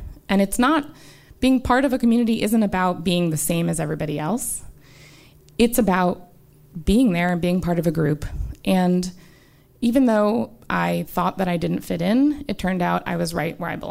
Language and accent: English; United States; as an American, it would never occur to me